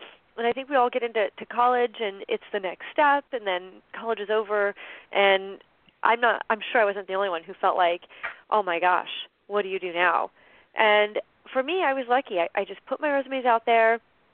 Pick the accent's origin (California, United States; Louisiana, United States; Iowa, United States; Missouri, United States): California, United States; San Diego; And I'm lucky I grew up in San Diego. So, like, I had all my college friends to start